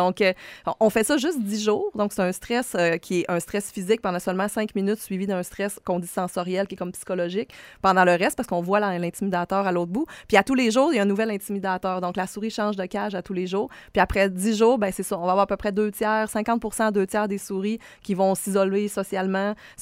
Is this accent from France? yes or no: no; Quebec, Canada; moved away as an adult; Moi, je viens du Lac-Saint-Jean, donc je suis partie de la maison tôt pour aller à l'université à Trois-Rivières